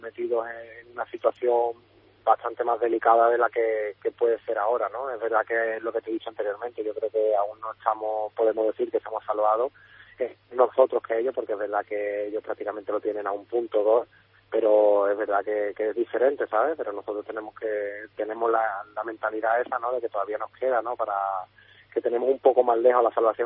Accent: Osuna, Andalusia, Spain; hablo a diario con mi familia, que sigue allí en Osuna, y yo espero mi acento no perderlo nunca.

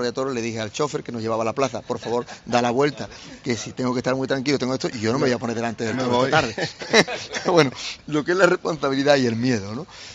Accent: Seville, Andalusia, Spain; Yo donde más miedo tenía era en Sevilla, porque era mi tierra, era mi plaza, era realmente donde me conocían, donde yo estaba conviviendo con todo el mundo.

